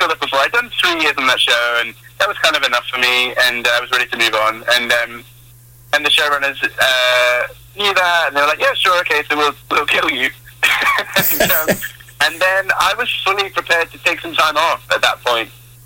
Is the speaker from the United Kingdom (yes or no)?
yes; United Kingdom; accent: British; Well, we grow up with it, you know. Most of the stuff that I watched when I was growing up was American movies